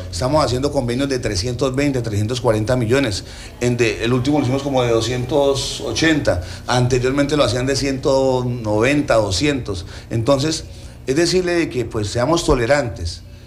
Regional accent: Colombia; así, como buenos colombianos dejamos todo para última hora.

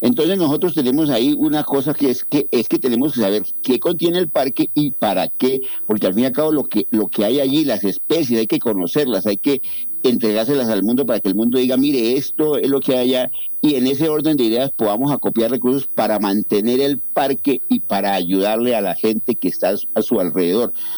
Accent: Guaviare, Colombia; poder estar en contacto con mi tierra, con el departamento del Guaviare, que quiero mucho

